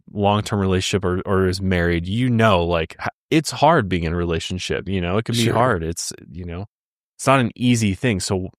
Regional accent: California, United States; I grew up in California.

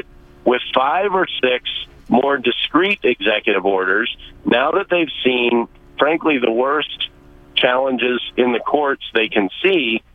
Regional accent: Virginia, United States; I don't favor or disfavor my home state of Virginia, but I have a lot of interest in what goes on here.

